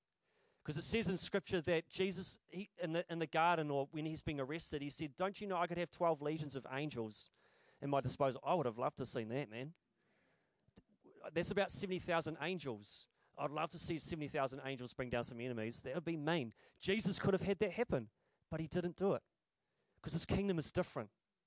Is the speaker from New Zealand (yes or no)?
yes; Dannevirke, Manawatū-Whanganui, New Zealand; And because I come from Danevirk, the land of the Viking, I can steal it because that's what we do down there.